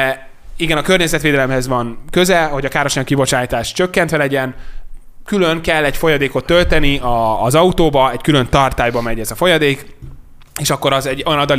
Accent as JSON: {"language": "Hungarian", "country": "Hungary", "said": "Sajnos magyarok vagyunk, iszonyatosan árérzékenyek"}